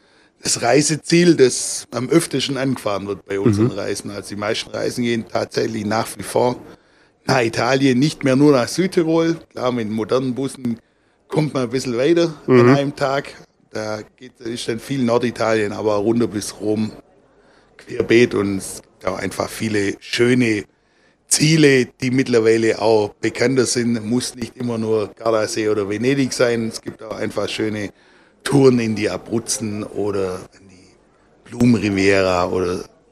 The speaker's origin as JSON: {"language": "German", "town": "Blaubeuren", "region": "Baden-Württemberg", "country": "Germany", "tie": "born or raised there", "said": "Ursprünglich komme ich aus Blaubeuren."}